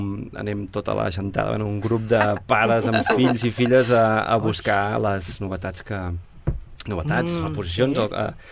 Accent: Sabadell, Catalonia, Spain; now in Sant Llorenç Savall, Spain; jo soc sabadellenc, però visc a Sant Llorenç Savall des de fa molts anys.

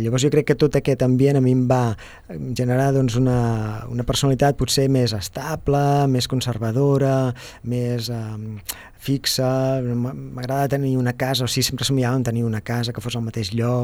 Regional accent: Sabadell, Catalonia, Spain; born there; Jo vaig néixer a Sabadell i vam viure aquí una temporada, però després amb la família vam tenir una vida una mica nòmada, vam anar canviant de poble durant una temporada.

